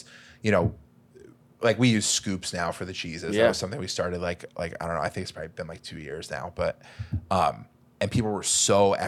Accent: Milford, Connecticut, United States; In my hometown, it's from Milford.

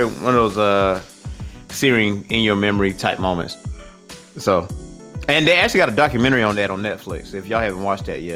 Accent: Lake City, South Carolina, United States; also born or lived in Atlanta; However, in my hometown, I'm originally from Atlanta, but I went to school in Lake City all my life.

